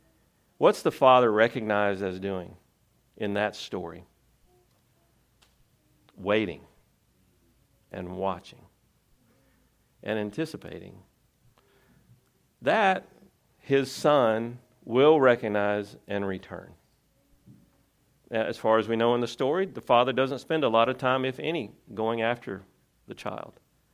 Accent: Tennessee, United States; I'm from Tennessee. The land does not move and I do not see water.

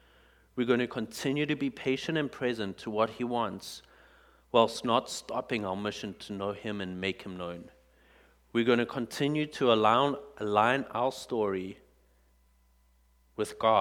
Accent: South Africa; they only found out later that I was from South Africa. And then most people just tell me I'm from Australia

